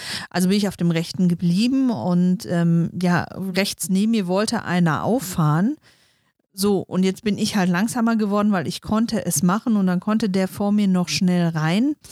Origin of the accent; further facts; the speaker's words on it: North Rhine-Westphalia, Germany; wie man bei uns im Ruhrpott sagt.